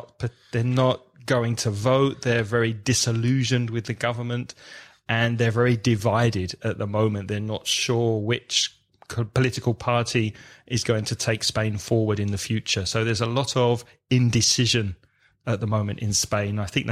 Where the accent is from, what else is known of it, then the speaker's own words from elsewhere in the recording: London, United Kingdom; I think the drinking age when I was growing up in London was 16.